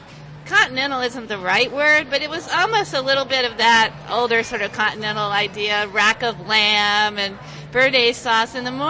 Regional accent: Chapel Hill, North Carolina, United States; Originally, I'm from Chapel Hill, North Carolina.

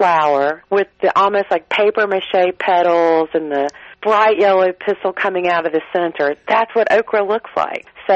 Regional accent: the South, United States; accent: Southern; I don't think you're going to trust me with my Southern accent to try that.

